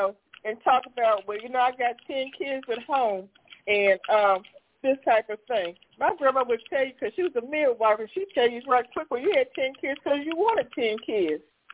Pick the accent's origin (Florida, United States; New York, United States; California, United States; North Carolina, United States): North Carolina, United States; I never heard anyone in the community I grew up in North Carolina